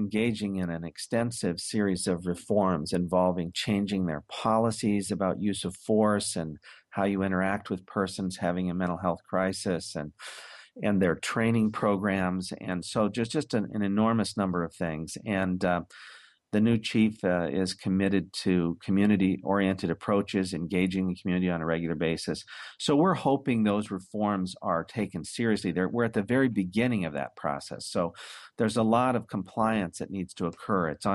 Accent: Portland, Oregon, United States; However, I grew up in the Portland area and I'm from there.

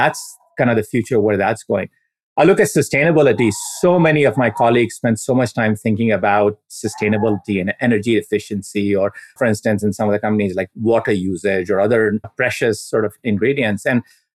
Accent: India; I grew up in India

